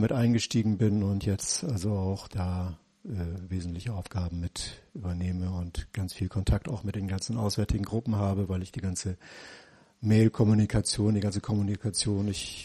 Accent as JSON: {"language": "German", "region": "Bremen", "country": "Germany", "said": "Ja, ich komme aus Bremen"}